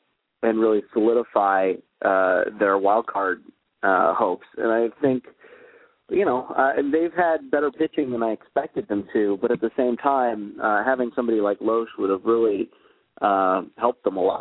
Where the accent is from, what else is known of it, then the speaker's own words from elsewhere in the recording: Minneapolis, Minnesota, United States; I grew up in the Twin Cities.